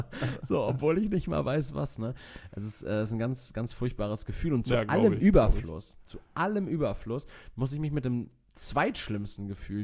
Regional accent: Germany; born there; Also ich bin in Deutschland geboren.

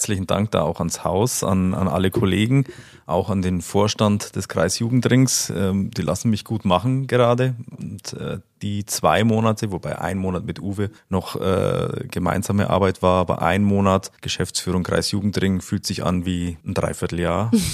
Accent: Hohenberg an der Eger, Bavaria, Germany; now in Kautendorf, Germany; Ich stamme aktuell aus Kautendorf, ursprünglich aus Hohenberg an der Eger. Deswegen für mich natürlich so ein bisschen Heimkommen in den Landkreis Wunsiedel. Wir leben in unserer super Patchwork-Familie mit 4 Kindern, ja, in ländlicher Gegend, auf einem schönen Bauernhof.

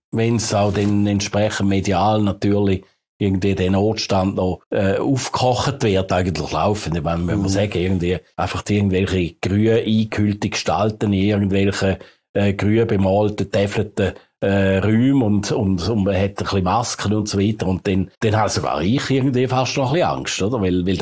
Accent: St. Gallen, Switzerland; früher, wo ich aufgewachsen bin, haben wir in St. Gallen noch drei Zeitungen gehabt

